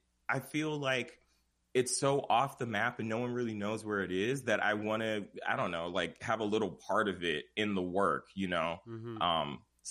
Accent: Pacoima, California, United States; growing up in Pacoima, it's very small, you know, and it's not a lot of people here.

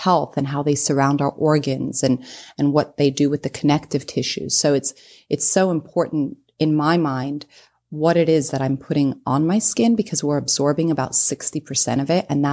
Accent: England, United Kingdom; moved away as an adult; now in United States; Growing up in England, like you said, you know, it rains every day, and I love that weather. But as an adult, I've lived in Florida my entire adult life

